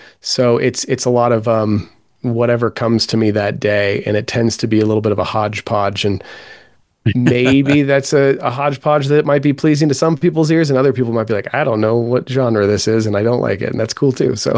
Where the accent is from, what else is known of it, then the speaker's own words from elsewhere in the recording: California, United States; I grew up in California and lived somewhat near the coast and had some family near the coast. I spent a lot of time growing up by the beach.